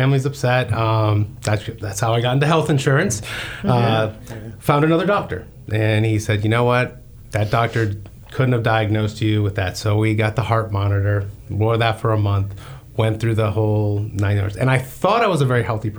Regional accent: Florida, United States; Lived in Florida pretty much my entire life, that I admit.

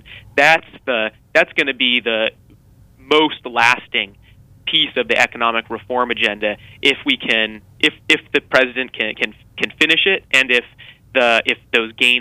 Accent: California, United States; I'm originally from California, and California is a great example of this.

